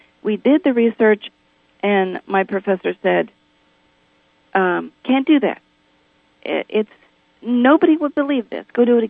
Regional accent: Appalachia, United States; I was raised in Appalachia, in a corn crib, actually, that was converted into a place where we could live.

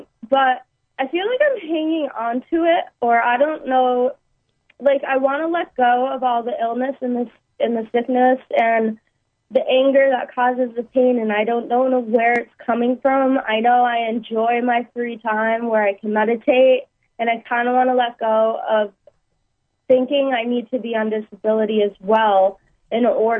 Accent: Massachusetts, United States; I'm from Massachusetts.

